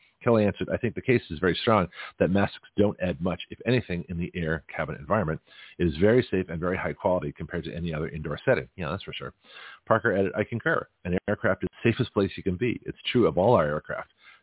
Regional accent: Canada; And so I was like one of the whitest folks, being Canadian.

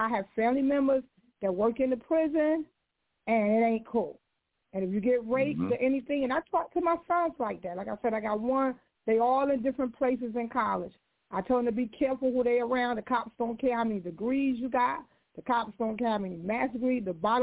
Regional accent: Newark, New Jersey, United States; Like when I grew up in Jersey and I'm from Newark, they showed me scared straight, and I was scared.

